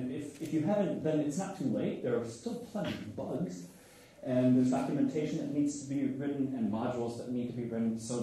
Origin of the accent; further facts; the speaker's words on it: United States; now in Germany; I live in Germany. I didn't have to fly all the way from America, but I am American